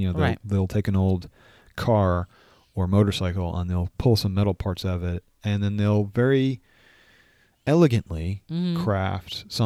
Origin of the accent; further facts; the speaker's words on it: United States; As an American, I don't think we're allowed to actually own precious metals for that.